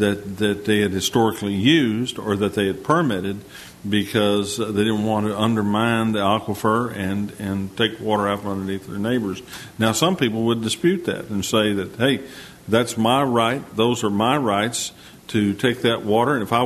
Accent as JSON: {"language": "English", "region": "Texas", "country": "United States", "said": "But as a Texan, your neighbor has just as much right to pump that water as you do."}